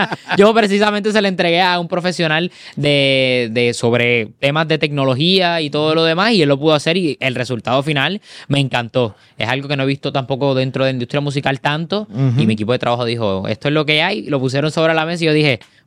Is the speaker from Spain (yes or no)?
no; Cidra, Puerto Rico; Fui conociendo más géneros musicales cuando entro a una escuela de música especializada allá en mi pueblo de Sidra.